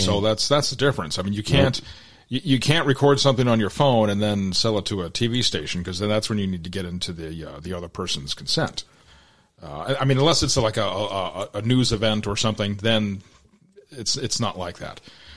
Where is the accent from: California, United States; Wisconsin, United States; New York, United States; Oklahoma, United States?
California, United States; San Jose; I grew up in East San Jose. It was pretty rough sometimes.